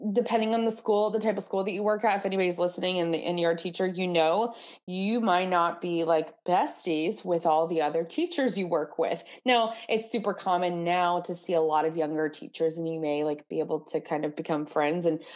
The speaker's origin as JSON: {"language": "English", "region": "Texas", "country": "United States", "tie": "born or raised there", "said": "I grew up in Texas, in North Texas, went to a small school in Arkansas"}